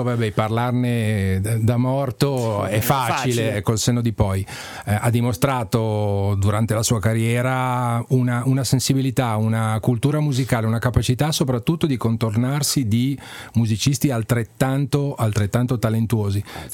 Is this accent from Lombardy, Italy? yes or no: yes; Lombardy, Italy; also born or lived in Liguria; per me la musica è sempre stata da mezzo lombardo e mezzo ligure una grande possibilità di condivisione